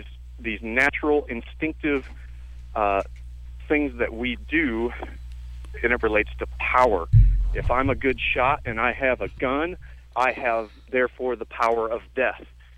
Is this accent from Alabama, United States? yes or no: yes; Alabama, United States; And in my high school, I grew up in Alabama, in the basement of my high school, we would shoot live ammunition